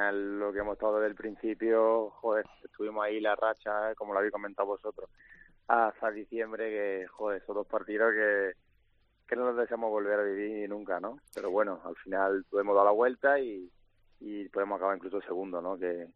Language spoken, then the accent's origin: Spanish; Brazil; now in Mérida, Spain; siempre digo que soy brasileño, pero ya como si fuera español. Porque ya llevamos tantos años aquí y al final me he convertido ya en español.